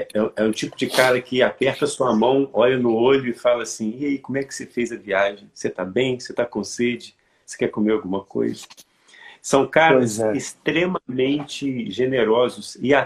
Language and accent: Portuguese; Santos Dumont, Minas Gerais, Brazil; um músico aqui, daqui de Santos Dumont, né? Que eu sou de Minas Gerais, Santos Dumont